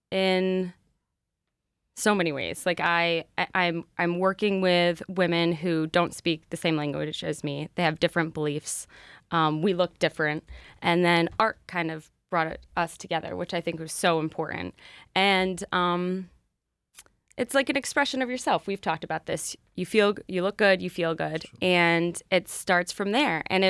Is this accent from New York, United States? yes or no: yes; Fairport, New York, United States; I'm originally from Fairport.